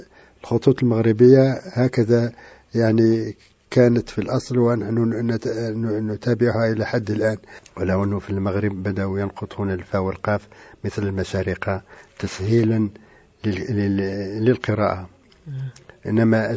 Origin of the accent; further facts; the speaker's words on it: Algeria; يعني العلماء الكبار عندنا في الجزائر